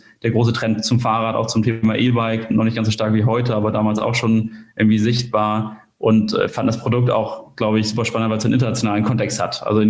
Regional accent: Kiel, Schleswig-Holstein, Germany; bin 29 Jahre alt und komme aus Kiel.

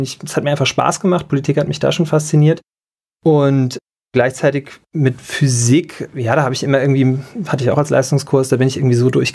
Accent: Abergen, Hesse, Germany; Beziehungsweise so aufgewachsen in Abergen, das ist noch weiter draußen, so 40 Kilometer. Und Schwalbach war das nächste Krankenhaus.

